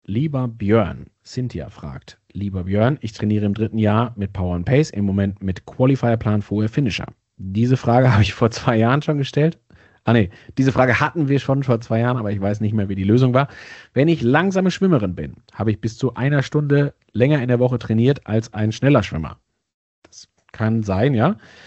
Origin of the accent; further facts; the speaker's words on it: North Rhine-Westphalia, Germany; born there; Also ich als gebürtiger Sauerländer weiß genau, was du meinst.